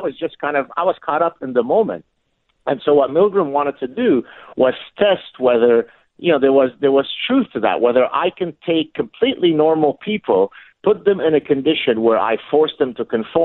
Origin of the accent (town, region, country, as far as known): Lebanon; moved away